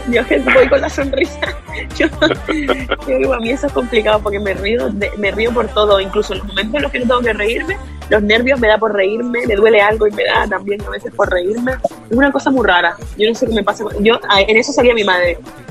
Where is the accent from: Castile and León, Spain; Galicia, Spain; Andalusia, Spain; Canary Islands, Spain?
Canary Islands, Spain; como buena canaria, pues quería traer el calorcito ya un poquito antes del tiempo